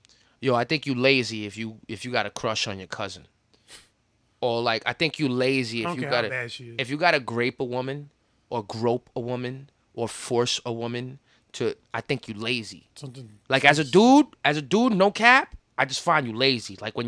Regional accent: Flushing, New York, United States; I mean, yo, I grew up in Queens, Flushing, Queens.

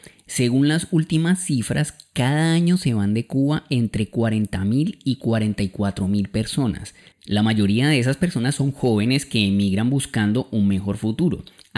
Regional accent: Colombia; nosotros les contamos pues que somos de Colombia

